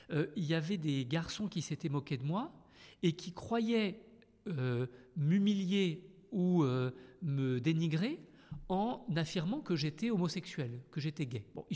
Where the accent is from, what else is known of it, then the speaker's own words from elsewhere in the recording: Paris, Île-de-France, France; sans compter le fait que moi j'ai grandi à Paris en France, donc là aussi c'est relativement différent.